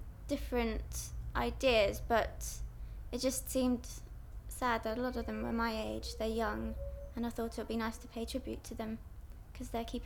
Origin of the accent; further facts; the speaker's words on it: South East England, United Kingdom; I come from Buckinghamshire.